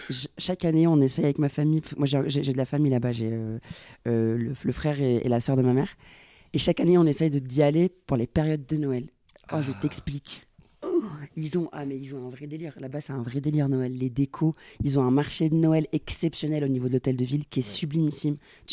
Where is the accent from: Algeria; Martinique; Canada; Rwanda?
Algeria; also born or lived in Austria; now in France; moi, à la base, moi, je suis d'Algérie, j'ai grandi en Algérie, Donc en fait, c'est mes décisions de partir